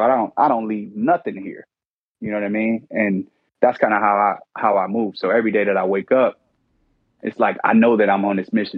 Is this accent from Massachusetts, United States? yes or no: no; Detroit, Michigan, United States; Growing up in Detroit is a rough city to grow up in.